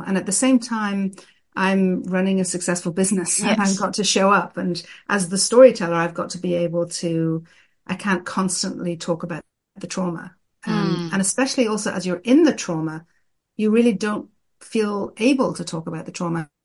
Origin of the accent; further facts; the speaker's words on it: Ireland; moved away as an adult; now in Israel; I'm originally from Ireland, and I grew up in Ireland, and I moved to Israel many years ago, and I've lived a big portion of my adult life in Israel.